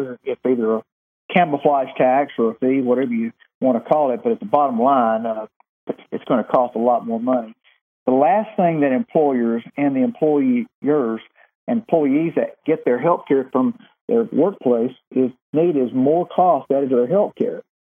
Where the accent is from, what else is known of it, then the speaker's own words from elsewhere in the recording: Alabama City, Alabama, United States; Born and raised in Alabama City, Alabama. Proud of it.